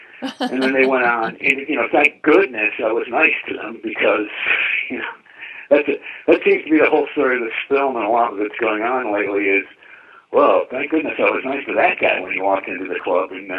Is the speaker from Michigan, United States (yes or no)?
no; Skaneateles, New York, United States; came into my show in my hometown at Skaneateles. Skaneateles is an Indian word that means beautiful lake surrounded by fascists.